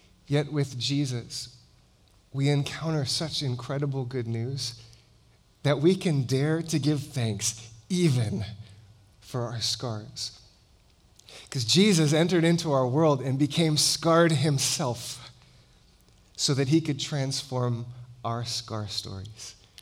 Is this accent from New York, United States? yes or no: no; Hawaii, United States; I grew up in Hawaii, beautiful place, but I stood out like a sore thumb.